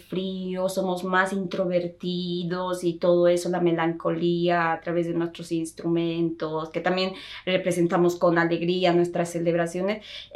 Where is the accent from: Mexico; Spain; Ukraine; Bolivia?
Bolivia; muchos de nosotros en Bolivia o en los Andes aprendemos a tocar estos instrumentos